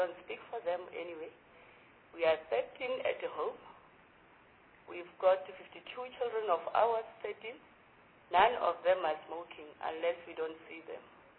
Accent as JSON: {"language": "English", "region": "North West", "country": "South Africa", "said": "You know, I come from Northwest, and it is more rural, actually. And there are lots and lots of farms in that province."}